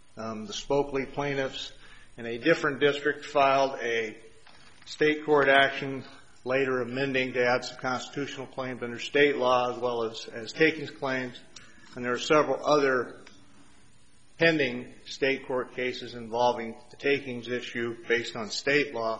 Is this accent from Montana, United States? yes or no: yes; Helena, Montana, United States; for the record … I'm an attorney from Helena, Montana.